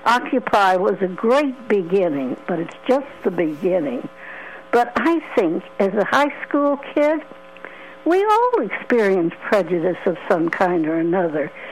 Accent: Wellston, Missouri, United States; I grew up in St. Louis, at the outskirts of St. Louis, in Wellston. That's where most of the Jewish people lived.

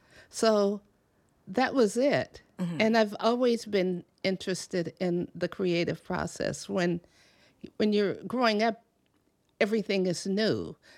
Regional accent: California, United States; Or in the San Francisco Bay Area is home to me.

